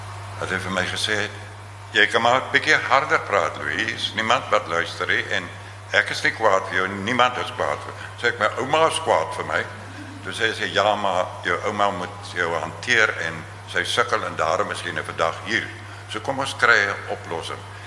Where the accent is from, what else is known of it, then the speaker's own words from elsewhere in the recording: Stellenbosch, Western Cape, South Africa; Ek is een weeskind van Stellenbosch.